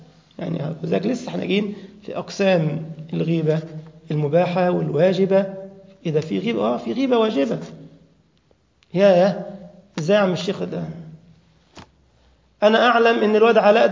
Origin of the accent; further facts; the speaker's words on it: Egypt; والمثل عندنا في مصر اللي على رأسه بطحة بيحسس عليه بس وخلاص.